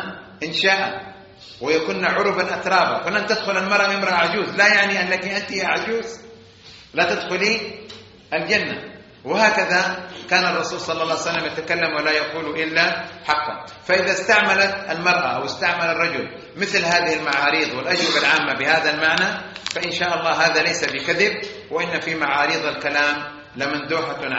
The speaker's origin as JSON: {"language": "Arabic", "country": "Saudi Arabia", "said": "مثلا عندنا في السعودية الأعمال الإرهابية، صح؟"}